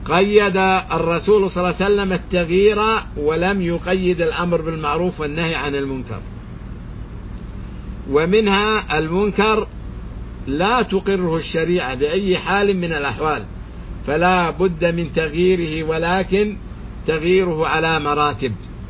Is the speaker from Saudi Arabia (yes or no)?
yes; Saudi Arabia; في بلادنا المملكة العربية السعودية